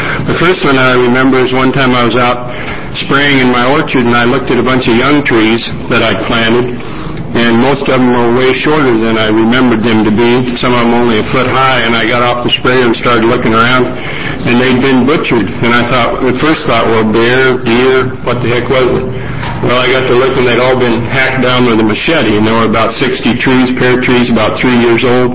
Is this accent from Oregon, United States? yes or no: yes; Parkdale, Oregon, United States; I'm a farmer from Parkdale, Oregon.